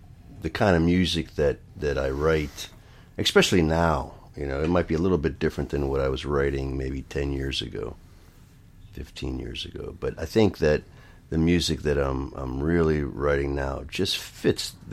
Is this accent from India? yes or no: no; Pittsburgh, Pennsylvania, United States; I am from Pittsburgh. I've been playing music, being based in Pittsburgh for the last 35 years